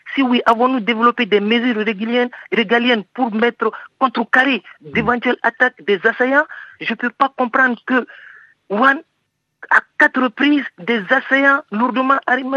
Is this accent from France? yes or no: no; Mali; Effectivement, je suis malien